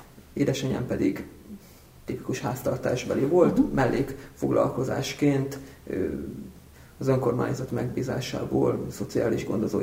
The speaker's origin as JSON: {"language": "Hungarian", "town": "Furta", "region": "Hajdú-Bihar", "country": "Hungary", "tie": "born or raised there", "said": "Hajdú-Bihar megyében nőttem föl, Biharban, a Kissárét és a Bihari sík találkozási pontjánál Furtában, néhány 10 kilométerre a román határtól van ez a település. Egyéb iránt talán a Román Ortodox Egyház fenntartásában működő iskolában jártam"}